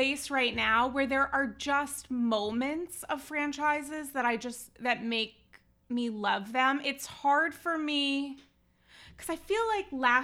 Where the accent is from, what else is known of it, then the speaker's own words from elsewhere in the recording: Rhode Island, United States; I'm from Rhode Island.